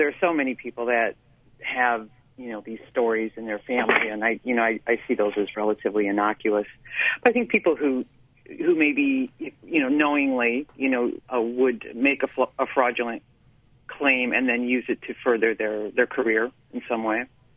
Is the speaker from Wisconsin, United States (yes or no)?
yes; Wisconsin, United States; now in Ohio, United States; I'm a transplant from Wisconsin, I live in southern Ohio